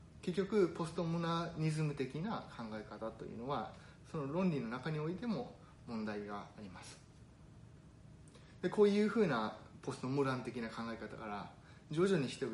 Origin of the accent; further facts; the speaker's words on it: Kyoto, Japan; 私自身は京都で育ったんですけれども